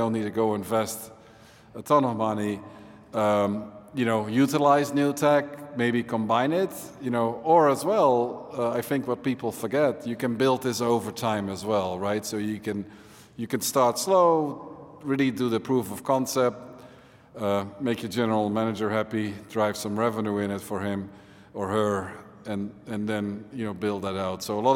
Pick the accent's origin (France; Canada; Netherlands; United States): Netherlands; English is a second language; I'm from the Netherlands, let's see if this Enco thing can translate all my weird English.